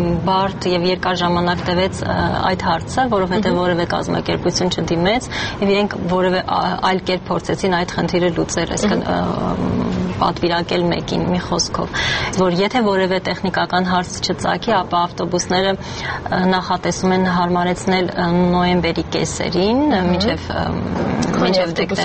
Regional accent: Yerevan, Armenia; ես շատ սիրում եմ մեր քաղաքը գունազարդումներ, իսկապես իմ դուրը շատ գալիս են որպես երևանցի

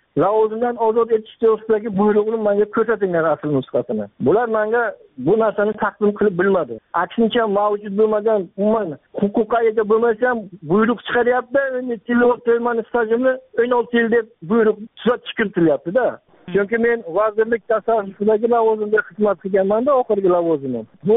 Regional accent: Kogon, Bukhara Region, Uzbekistan; 1969 yil 26 yanvarda tug'ilganman. Oilalikman. Buxoro viloyati Kogon tumanidan. Geofiziklar mahalla fuqarolar yig'ini Sharq ko'chasi 28-uyda.

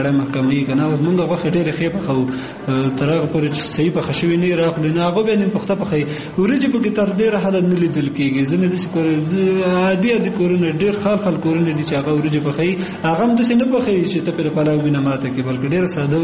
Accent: Kunar, Afghanistan; زه اصلن د کونړ ولایت اوسیدونکی یم

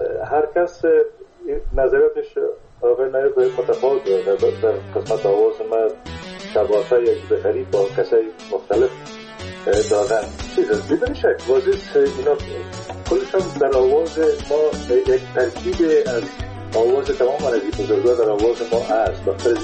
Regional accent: Kunduz, Afghanistan; born there; در قندوز در اون زمانی که ما به دنیا آمدم پدرم در اسپینزر قندوز مصروف ایفای وظیفه بوده و در اون زمان البته تا سنای 3 سالگی را ما در قندوز بودیم

